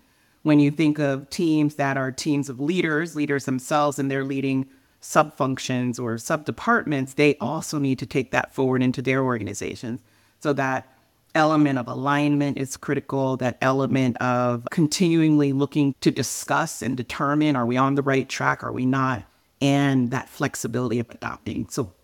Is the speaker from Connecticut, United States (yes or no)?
yes; Connecticut, United States; born there; I was born here in Connecticut in the northeast of the U.S.